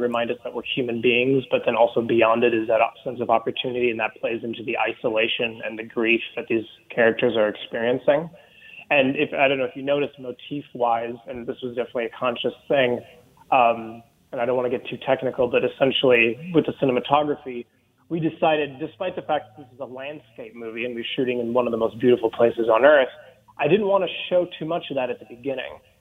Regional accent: South Dakota, United States; because growing up in South Dakota, we're a very complex bunch of people.

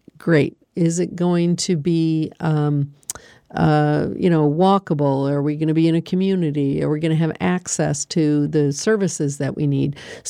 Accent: Michigan, United States; now in Pennsylvania, United States; And we're from Michigan originally. We've lived in Pennsylvania since 1988.

